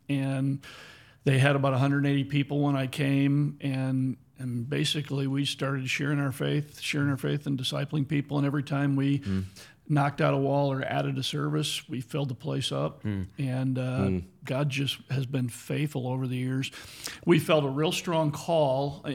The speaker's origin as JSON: {"language": "English", "region": "Michigan", "country": "United States", "said": "I'm from Michigan."}